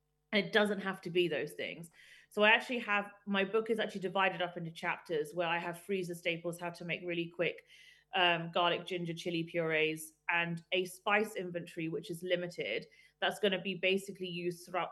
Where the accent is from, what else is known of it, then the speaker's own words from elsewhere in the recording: South West England, United Kingdom; So I grew up in a very English-British environment. Mm-hmm. I grew up in Wiltshire.